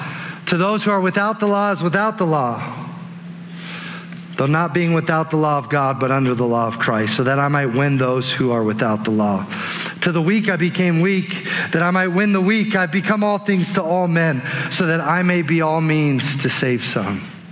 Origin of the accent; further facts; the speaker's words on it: Aurora, Colorado, United States; I grew up in Aurora. I'm a native to Colorado. And I love sports, and I'm a diehard Colorado sports fan.